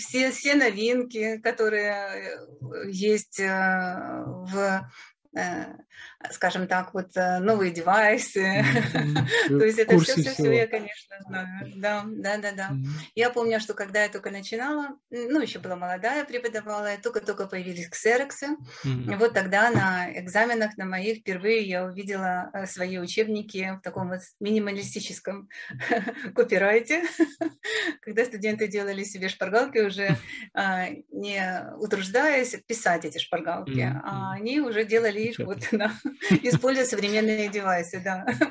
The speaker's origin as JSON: {"language": "Russian", "region": "Kyiv", "country": "Ukraine", "tie": "born or raised there", "said": "я с Украины. Я из Киева. Киев – мой родной город. Мои предки жили в Киеве еще в конце XIX века, поэтому я киевлянка в энном количестве поколений."}